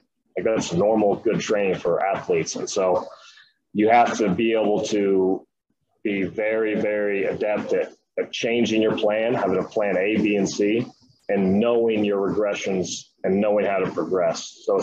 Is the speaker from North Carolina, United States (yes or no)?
no; Indiana, United States; So I was at Purdue, you know, I'm from Indiana, so like it's home for me.